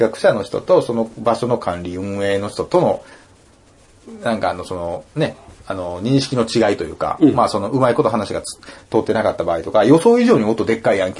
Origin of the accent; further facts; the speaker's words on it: Sanda, Hyogo, Japan; あとね三田の僕の地元の